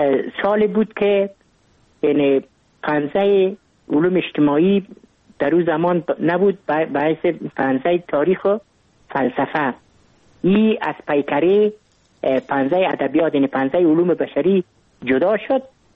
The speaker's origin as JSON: {"language": "Persian", "region": "Kabul", "country": "Afghanistan", "tie": "born or raised there", "said": "من متولد کابل هستم، در نای اول کابل تولد شدیم."}